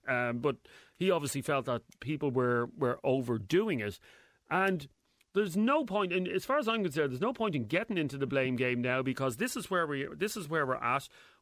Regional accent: Ireland; And I'm proud as an Irish man of the I mean, you look at places like Austria

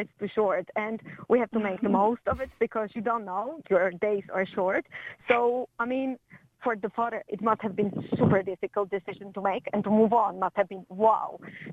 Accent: Slovakia; Yes, look, I am from Slovakia myself.

